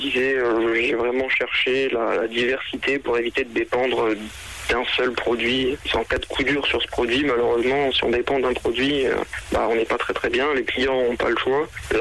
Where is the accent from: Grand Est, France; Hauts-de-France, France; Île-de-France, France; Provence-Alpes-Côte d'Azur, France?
Provence-Alpes-Côte d'Azur, France; now in Avezé, France; on vient des Alpes-Maritimes, donc un endroit où il fait très chaud. On ne supporte pas vraiment la chaleur. C'est assez particulier pour quelqu'un qui vient du Sud